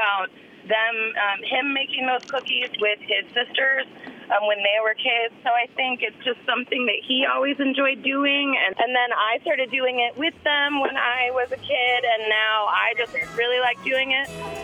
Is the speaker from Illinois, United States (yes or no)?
yes; Bloomington, Illinois, United States; I am from Bloomington, Illinois.